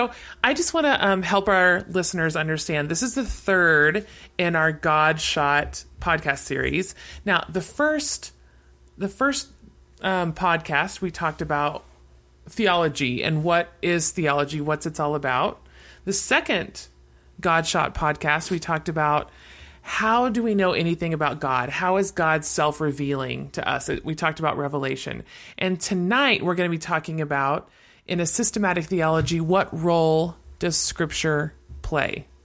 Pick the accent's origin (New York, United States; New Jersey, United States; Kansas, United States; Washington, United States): Kansas, United States; I'm from Kansas. I don't know anything. I don't know any foreign language.